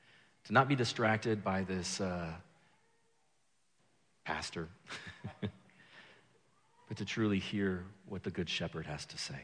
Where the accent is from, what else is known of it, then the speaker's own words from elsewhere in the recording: Equatorial Guinea; Growing up in Equatorial Guinea in the 80s and 90s